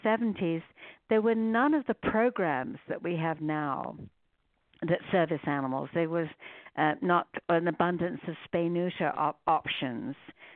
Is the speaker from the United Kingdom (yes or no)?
yes; Guildford, South East England, United Kingdom; moved away as an adult; now in United States; Yes, I was born in a place called Guildford, which is about 30 miles southwest of London in England, and went to school there, went to art school there. I came to this country here in the U.S. in 1971